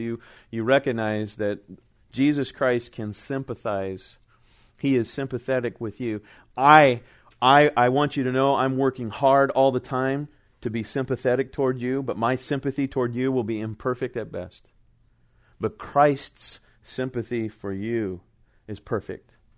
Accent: California, United States; moved away; as growing up in California, barbecue is a verb, right? But then I moved to the South, and barbecue is a noun

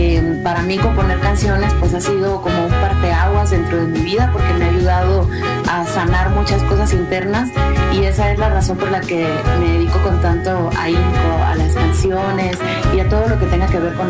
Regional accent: Havana, Cuba; Yo soy cubana mexicana y bueno, como toda cubana, pues en La Habana fue donde viví toda mi primera infancia o mi infancia temprana.

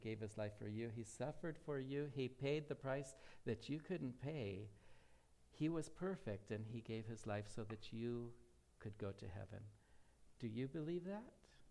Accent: United States; When I went to Peru as an American pastor, as a missionary

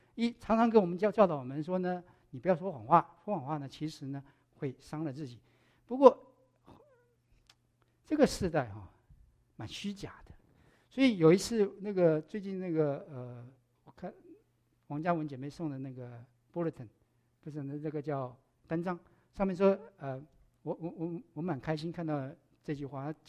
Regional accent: Taiwan; 我们小时候在台湾就会讲这么一个故事

